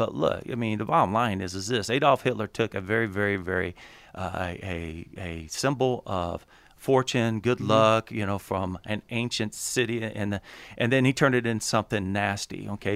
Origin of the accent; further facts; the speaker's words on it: Texas, United States; So the last fight ever occurred in my home state of Texas.